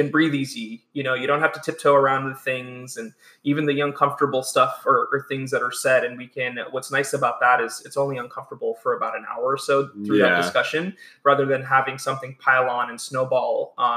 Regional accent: New York City, New York, United States; we're from New York City, the both of us. All we know is concrete, brick, cobblestone, asphalt.

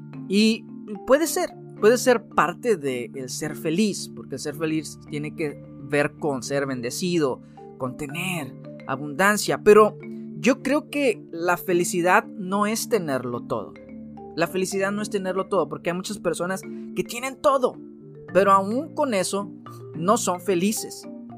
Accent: Mexico; now in United States; Y no, aquí no hay de que te doy una mordida, te doy un moche, como decimos en México

